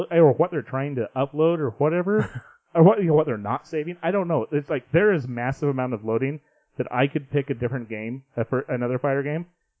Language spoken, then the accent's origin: English; Idaho, United States; Like, honestly, whenever I'm outside any far, it's like, I'm from Idaho.